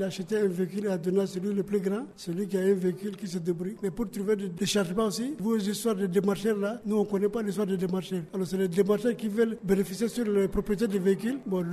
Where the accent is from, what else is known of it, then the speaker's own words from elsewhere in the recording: Mali; je suis malien, mais je suis ici comme un refusé.